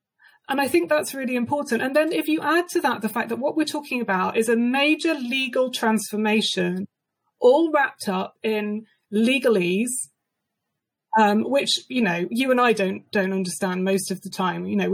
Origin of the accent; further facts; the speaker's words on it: United Kingdom; moved away; if me as a British passport holder with full British nationality finds myself without a right to vote because I no longer live in that country?